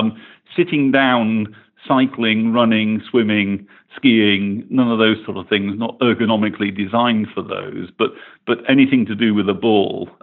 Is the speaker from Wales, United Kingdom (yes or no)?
no; Yorkshire and the Humber, United Kingdom; Speaking as a Scotsman brought up in Yorkshire, of course, money is of no importance to me whatsoever.